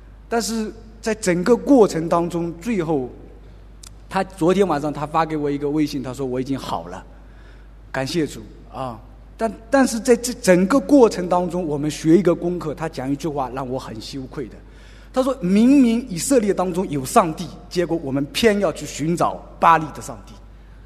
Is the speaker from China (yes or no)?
yes; Zhejiang, China; 可能我是来自浙江的